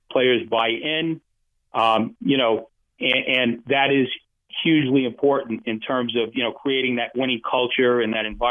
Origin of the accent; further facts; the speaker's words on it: Staten Island, New York, United States; Well, before we get started, I'm from Staten Island, but I'm a Rollin' Roaster guy.